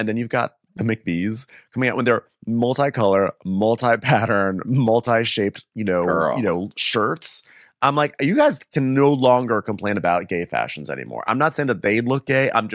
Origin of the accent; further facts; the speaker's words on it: California, United States; Like, I'm some lib from California offering a mask.